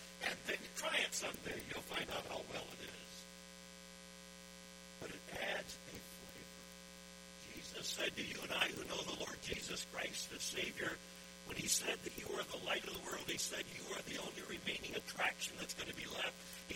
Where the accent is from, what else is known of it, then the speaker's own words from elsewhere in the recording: San Diego, California, United States; as a little boy growing up in San Diego, California.